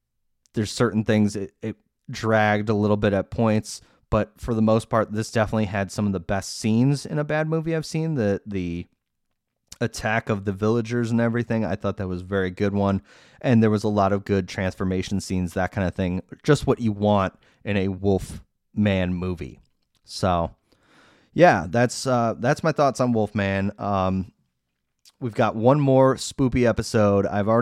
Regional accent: Downers Grove, Illinois, United States; The Curse of Downers Grove, which is about my hometown.

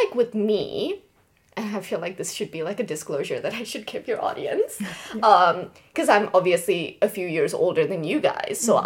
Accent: Malaysia; also born or lived in Bangladesh; I'm from Bangladesh, but I grew up in Malaysia, which is a Southeast Asian country.

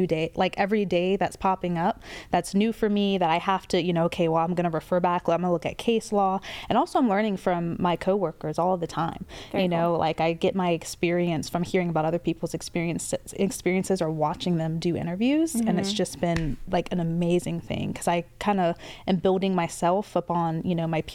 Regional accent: Hampton, Virginia, United States; also born or lived in Petersburg / Douglasville; So I've been a resident of Hampton pretty much my entire life. My dad was in the Army, so I was born up in Petersburg, came all the way down here.

